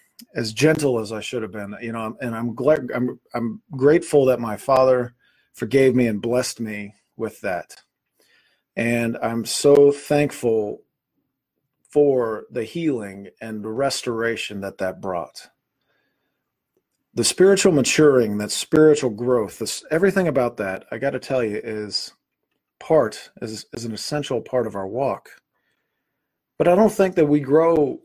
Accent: Holly Hill, South Carolina, United States; So I grew up in Holly Hill, South Carolina, and Holly Hill United Methodist Church.

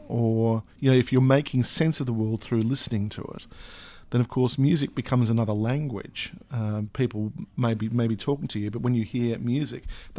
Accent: Papua New Guinea; I am from New Guinea.

